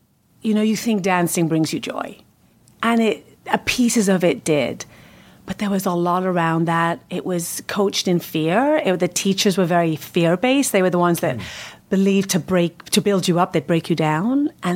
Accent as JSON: {"language": "English", "region": "North West England", "country": "United Kingdom", "tie": "born or raised there", "moved": "as an adult", "lives_now": "United States", "said": "the US on a cruise ship when I was 20. Mm. And that's what brought me to the US."}